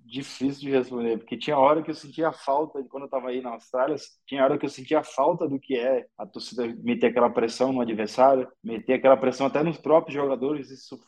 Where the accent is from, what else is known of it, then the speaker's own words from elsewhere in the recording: João Pessoa, Paraíba, Brazil; E ele começou a me chamar quando eu era pequeno, cara, lá em João Pessoa, de … E aí o pessoal na rua pegou onde eu morava lá.